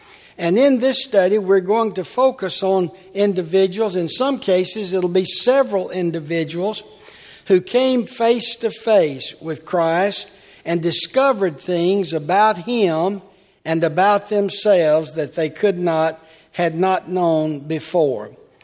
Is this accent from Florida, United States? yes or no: yes; Tallahassee, Florida, United States; I've been teaching this series at Tallahassee, my hometown.